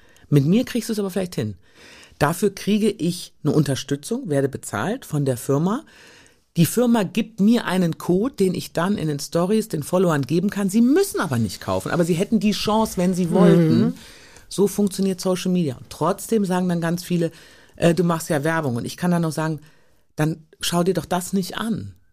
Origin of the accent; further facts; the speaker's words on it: Düsseldorf, North Rhine-Westphalia, Germany; Ich bin Düsseldorferin